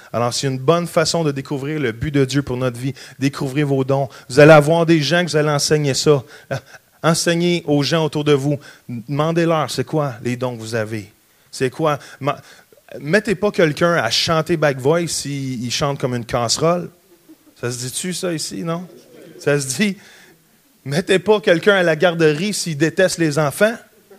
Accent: Quebec, Canada; moi j'ai été élevé au Québec à garder le mythe du pasteur

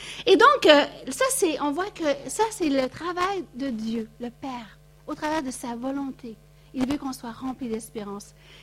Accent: Quebec, Canada; moved away as an adult; now in United States; je suis partie du Québec, on est parti, on est allé vivre aux États-Unis. J'ai appris l'anglais, moi qui avais une peur bleue de l'anglais.

